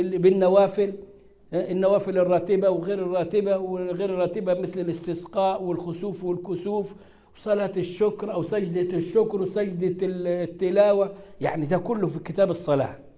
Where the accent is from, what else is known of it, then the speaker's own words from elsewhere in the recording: Egypt; وحاطط في بطنك بطيخة صيفي زي ما بيقولوا عندنا في مصر